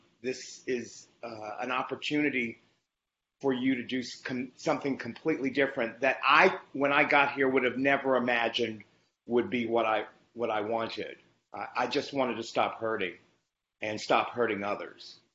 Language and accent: English; Louisiana, United States; So I grew up in Louisiana. I've moved around and lived in other states.